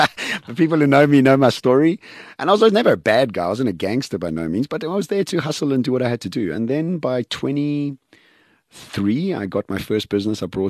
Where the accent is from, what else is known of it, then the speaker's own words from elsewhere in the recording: Eswatini; born there; Yes, I was born in Swaziland.